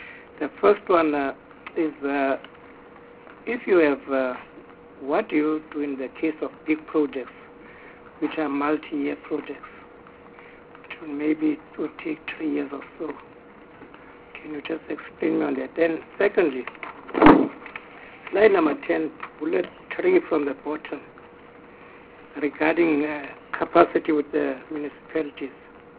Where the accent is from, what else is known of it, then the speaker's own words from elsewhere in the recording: Eastern Cape, South Africa; But where my problem is, for instance, I'm from the Eastern Cape.